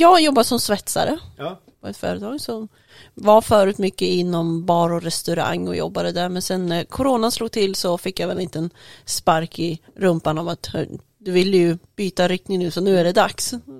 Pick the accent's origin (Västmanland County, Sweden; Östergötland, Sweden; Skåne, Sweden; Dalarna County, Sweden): Västmanland County, Sweden; Köping; Det finns ännu mindre än Kungsör också. Där kommer jag ifrån, och det är ute på landet utanför Köping.